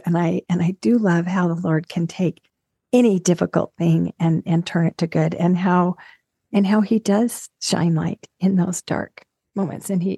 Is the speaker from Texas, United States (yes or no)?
no; Arizona, United States; So I'm from Arizona.